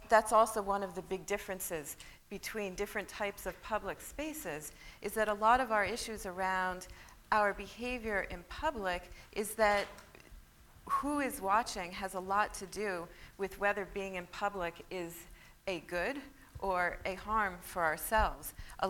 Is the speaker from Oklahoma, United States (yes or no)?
no; Long Island, New York, United States; I grew up on Long Island where you spend a lot of time in traffic jams